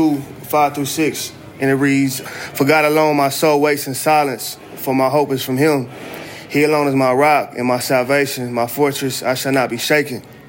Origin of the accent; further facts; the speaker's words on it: Columbus, Ohio, United States; moved away; Well, yeah, I'm originally from Columbus, Ohio. I moved down here not too long ago. I moved down here, 2018.